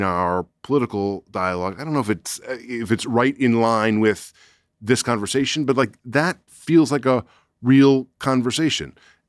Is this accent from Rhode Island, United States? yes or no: yes; Rhode Island, United States; And like, the Rhode Island DMV, I'm from Rhode Island. I love those guys.